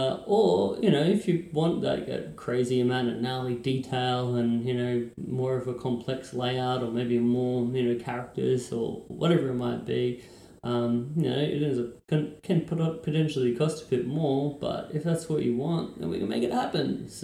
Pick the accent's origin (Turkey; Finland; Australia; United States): Australia; As an Australian gringo who draws Lucha Libre for a living, it'll be very, very cool for me to finally be there.